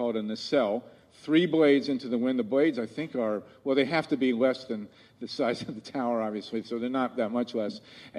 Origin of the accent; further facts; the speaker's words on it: Ohio, United States; in my home state of Ohio. I live in Columbus.